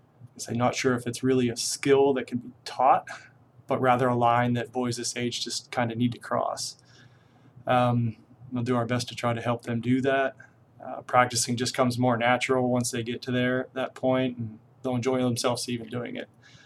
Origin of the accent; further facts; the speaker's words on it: Pennsylvania, United States; I grew up in Indiana County area.